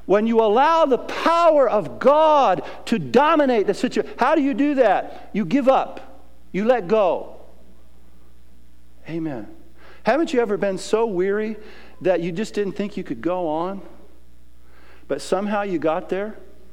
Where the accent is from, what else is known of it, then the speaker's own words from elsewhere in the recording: San Diego, California, United States; I grew up in San Diego.